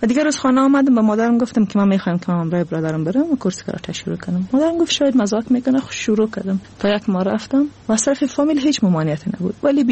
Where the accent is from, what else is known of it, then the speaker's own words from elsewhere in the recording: Afghanistan; moved away; بعد از افغانستان اومدیم